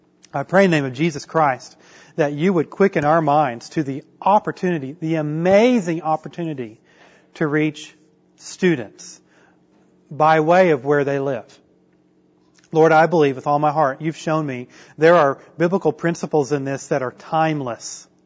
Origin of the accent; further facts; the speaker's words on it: Tulsa, Oklahoma, United States; I'm from the Tulsa area, so I didn't get any kind of exemption.